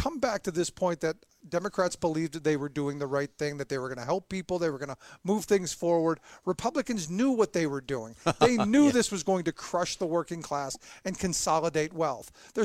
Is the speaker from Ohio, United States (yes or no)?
yes; Cleveland, Ohio, United States; You know, I grew up in Cleveland.